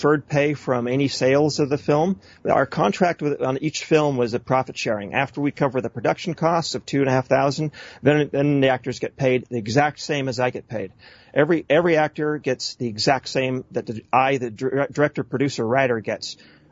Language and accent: English; United States; But growing up in America, and we're so inundated with this, this pro Marxist, pro USSR, socialist utopia.